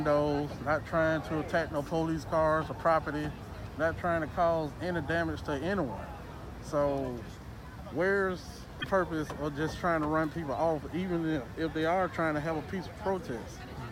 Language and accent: English; United States; born there; I was born in the United States, but I don't feel like I'm a part of the United States.